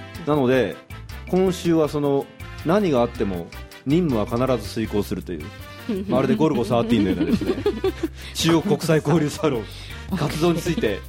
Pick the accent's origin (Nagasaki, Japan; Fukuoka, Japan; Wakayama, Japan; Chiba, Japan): Chiba, Japan; Yotsukaido; 私の出身地千葉県四街道市というところがあるんですが、